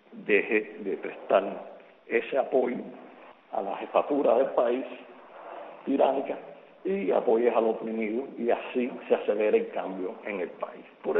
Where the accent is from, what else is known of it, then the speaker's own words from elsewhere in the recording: Cuba; como ciudadanos, como pueblo cubano